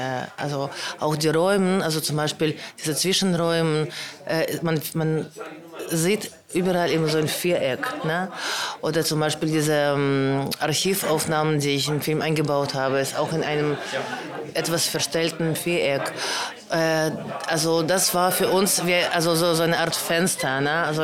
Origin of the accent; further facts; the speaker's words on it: Germany; Letztendlich ich komme aus Deutschland und man kann das auch schnell herausfinden auf meinen Ausweis und so weiter.